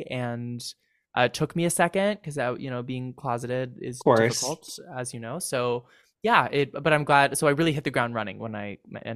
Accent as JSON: {"language": "English", "region": "California", "country": "United States", "said": "It was Northern. I was from the East Bay area. So not from San Francisco proper, but from a suburb in the East."}